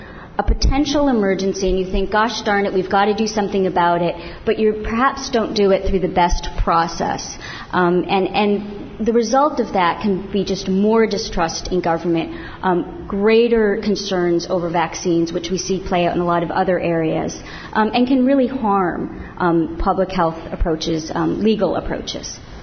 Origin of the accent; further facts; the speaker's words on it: New York, United States; I'm from New York State. I live in New York State. I grew up in New York State.